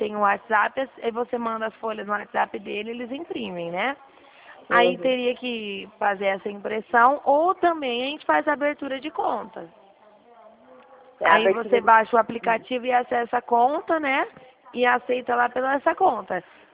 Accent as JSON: {"language": "Portuguese", "town": "Dracena", "region": "São Paulo", "country": "Brazil"}